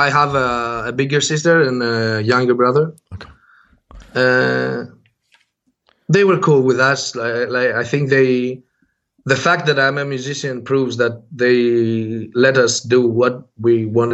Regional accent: Athens, Attica, Greece; born or raised there; English is a second language

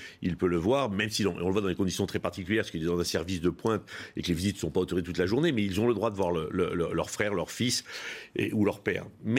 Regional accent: Corsica, France; J'essaye humblement, à ma place, en tant que Corse d'origine

